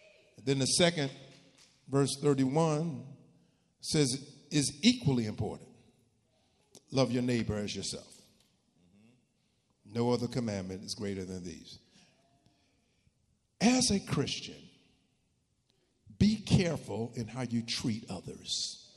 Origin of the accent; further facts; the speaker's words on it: New Jersey, United States; I grew up in Jersey, so it threw me off when I went to school in Virginia.